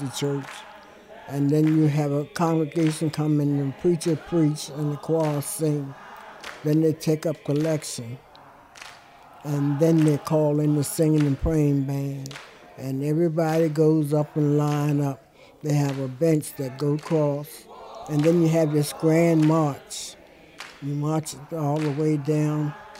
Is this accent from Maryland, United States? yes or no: yes; Baltimore, Maryland, United States; born there; I am 86 years old. I was born in Baltimore, Maryland in 1925, August the 6th.